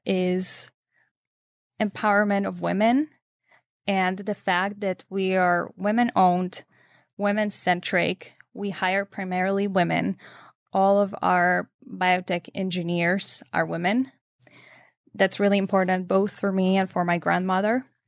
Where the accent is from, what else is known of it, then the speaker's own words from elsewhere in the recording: Poland; As I said, I'm originally from Poland.